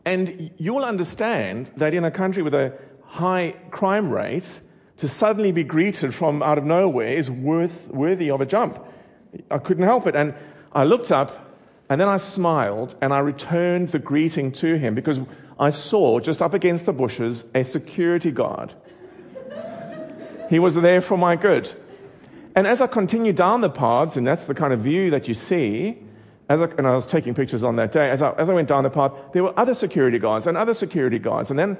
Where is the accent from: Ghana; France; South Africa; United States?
South Africa; Cape Town, Western Cape; We're from Cape Town, the bottom city of the country.